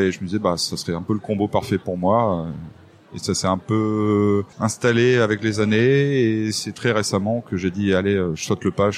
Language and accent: French; Hauts-de-France, France; Non, moi, je viens du Nord à la base, pas très loin de la Marne et tout ça.